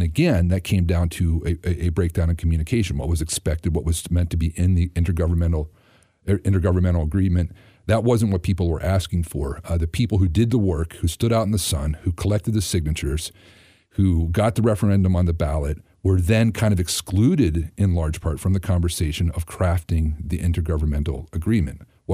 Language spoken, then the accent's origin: English; Altoona, Pennsylvania, United States; born there; I tell people I was born in Altoona, but I didn't realize how big Blair County was